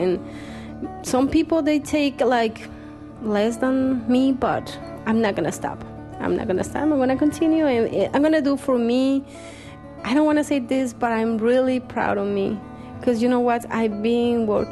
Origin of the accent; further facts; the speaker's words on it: Guadalajara, Jalisco, Mexico; English is a second language; moved away as an adult; I'm from Guadalajara, Mexico. I have been living here for 12 years. I came here because I get married.